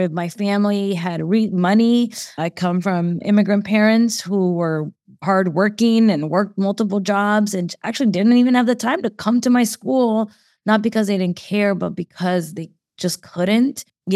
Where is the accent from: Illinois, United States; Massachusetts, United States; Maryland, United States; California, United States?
California, United States; San Francisco; I'm born and raised in the Mission District in San Francisco